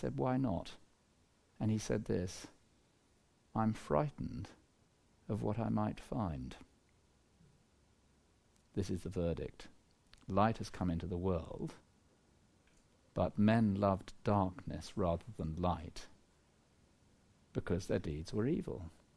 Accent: England, United Kingdom; people have to write their questions down because we're English.

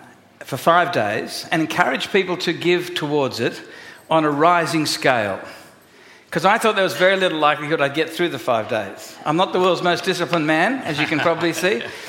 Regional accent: Sydney, New South Wales, Australia; Well, you know, I'm a redneck from Sydney, really. I lived all my life in the one little valley and get out as often as I can.

